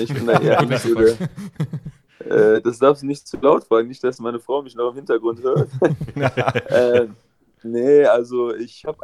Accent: Düsseldorf, North Rhine-Westphalia, Germany; ich bin ursprünglich aus Düsseldorf, in Düsseldorf mit meinen Eltern gefeiert

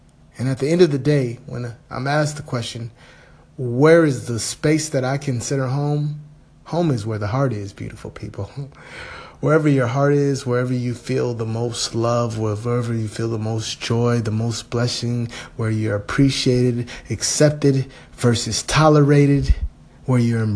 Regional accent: California, United States; moved away as an adult; now in South Korea; For me, it will be America, my home state, California. And now, for the last 5 years, I've lived in sensational South Korea, beautiful people.

